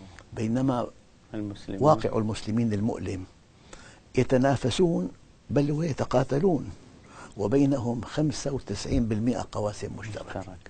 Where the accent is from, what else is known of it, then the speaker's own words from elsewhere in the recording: Syria; المدفع عندنا في الشام يثبت بإطلاق مدفع.